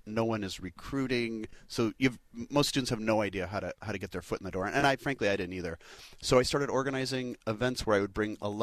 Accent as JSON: {"language": "English", "town": "Chicago", "region": "Illinois", "country": "United States", "tie": "born or raised there", "said": "So I'm a Chicagoan by birth."}